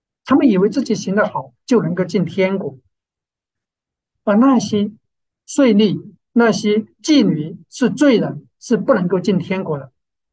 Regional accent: Sichuan, China; 我是四川人。四川人是比较喜欢吃猪肉，不喜欢吃鱼

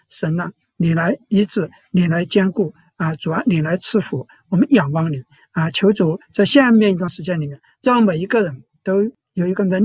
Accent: China; 我们中国人都注重如土为安，一个人死后埋入土中，死者方得安息，生者方觉心安。

